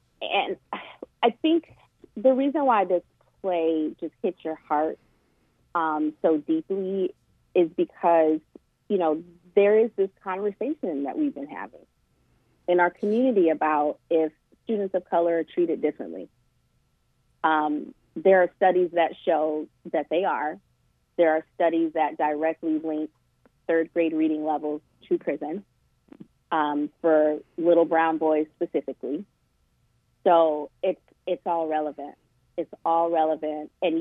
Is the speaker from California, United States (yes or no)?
yes; Los Angeles, California, United States; So I grew up in Los Angeles